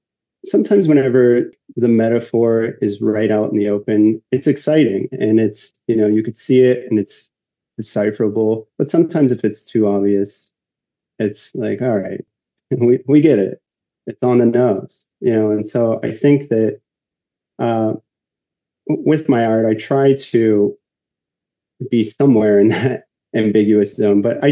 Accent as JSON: {"language": "English", "town": "Pittsburgh", "region": "Pennsylvania", "country": "United States", "tie": "born there", "said": "So like I said, I was born in Pittsburgh. I was like, you know, city kid."}